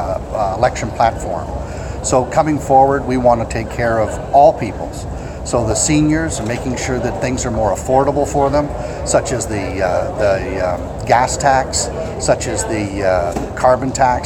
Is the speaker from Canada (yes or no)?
yes; Ontario, Canada; I'm from Ontario, and I'm a delegate here for the convention.